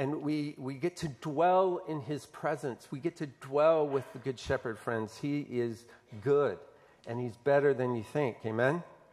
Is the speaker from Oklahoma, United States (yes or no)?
yes; Tulsa, Oklahoma, United States; growing up in Tulsa, Oklahoma, anytime I hear that verse, who is the thief?